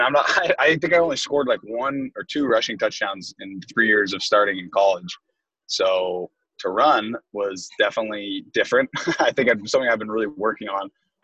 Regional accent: Los Angeles, California, United States; I'm from Los Angeles, so that was like a dream come true.

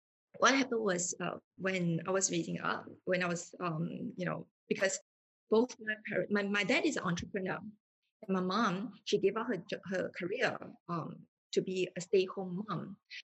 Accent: Singapore; I'm from Singapore. All the while, born and bred in Singapore. The only time that I'm out of the country is when I'm studying overseas in Sydney. So that was in university.

